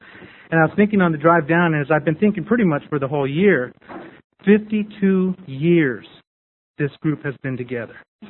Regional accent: Las Cruces, New Mexico, United States; I'm from Las Cruces, New Mexico, and born and raised, generations and generations, they tell me.

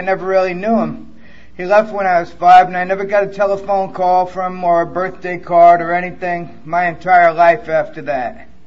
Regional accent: New York, United States; born there; Anyhow, I was born in New York because I wanted to be near my mom.

